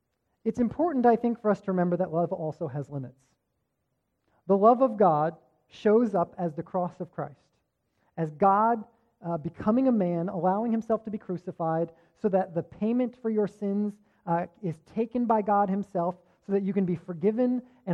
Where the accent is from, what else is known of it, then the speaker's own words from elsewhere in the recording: Rhode Island, United States; we're from Rhode Island, there's this park that we always used to go to, and there's this carousel that we rode